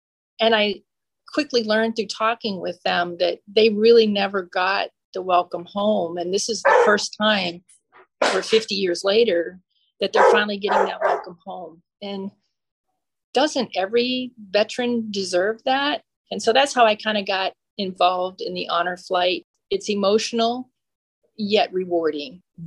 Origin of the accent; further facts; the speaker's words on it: Florida, United States; born there; I came into that in the fact that I was born in Florida, so I'm kind of familiar with natural disasters.